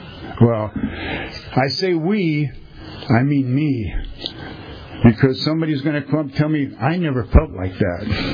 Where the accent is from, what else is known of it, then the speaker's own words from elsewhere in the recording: San Pedro, California, United States; So I was raised in San Pedro, you know. My dad was a commercial fisherman.